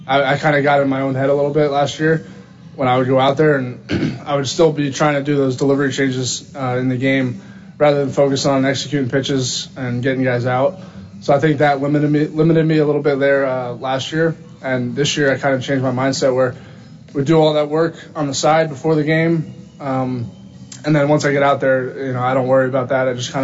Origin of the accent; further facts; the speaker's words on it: New Jersey, United States; I'm from New Jersey